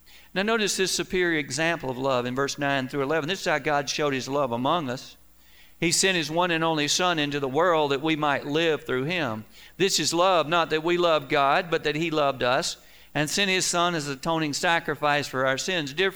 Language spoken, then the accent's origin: English; Augusta, Georgia, United States; born there; When I was born in University Hospital in Augusta, Georgia, I was born to a natural family